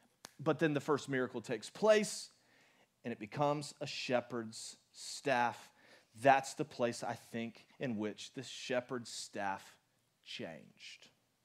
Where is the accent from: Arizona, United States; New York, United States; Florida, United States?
Florida, United States; born there; Unfortunately, I was born in Florida, and I am just stuck to have to hunt here.